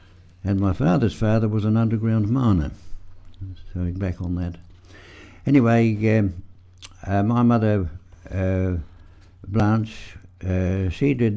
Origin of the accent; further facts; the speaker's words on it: Cowell, South Australia, Australia; born there; I was born in Cowell in February 1912, Cowell on the west coast.